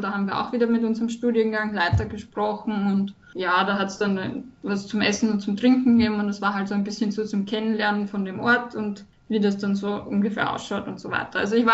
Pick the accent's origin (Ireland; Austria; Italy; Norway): Austria; Wiener Neustadt, Lower Austria; weil ich komme aus der Gegend